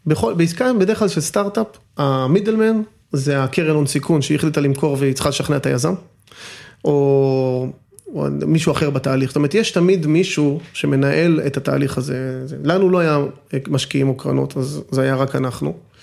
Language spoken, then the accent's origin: Hebrew; Bat Yam, Tel Aviv District, Israel; גדלתי בבת ים, אז אישי זה לא טוב, וג'ינג'י.